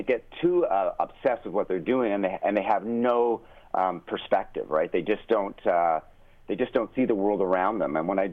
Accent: Canada; Well, I'm Canadian, so I play ice hockey.

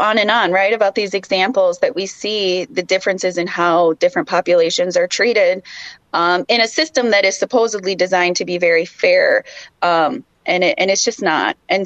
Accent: South Dakota, United States; It is still illegal to be Indian in this country. You know, and I grew up in South Dakota with the background of knowing that this happens to individuals.

